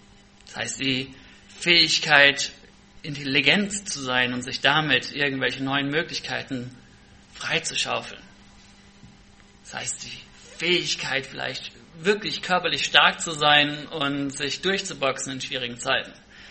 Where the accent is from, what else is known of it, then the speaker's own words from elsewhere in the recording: Hesse, Germany; ich komme aus Hessen. Ich hoffe, das macht nichts aus, dass ich aus dem Ausland komme quasi.